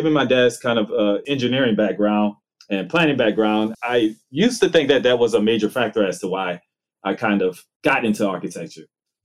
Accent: Franklin, Louisiana, United States; I myself, I'm a Southerner. So I grew up, I was born and raised in Louisiana. So a little small, quaint town called Franklin, Louisiana, actually.

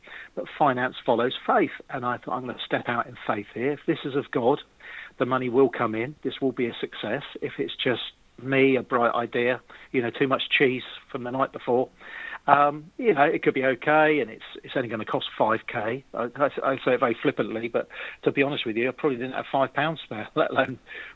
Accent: England, United Kingdom; I explained I was an entertainer from England, and I mentioned the BBC, which always works.

